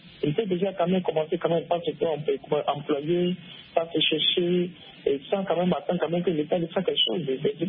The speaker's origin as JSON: {"language": "French", "country": "Benin", "said": "et chez nous au Bénin ici."}